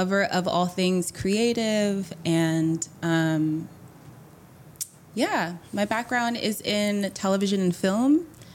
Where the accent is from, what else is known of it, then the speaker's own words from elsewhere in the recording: Compton, California, United States; we're from the same town. I grew up in Compton. Shout out to Compton.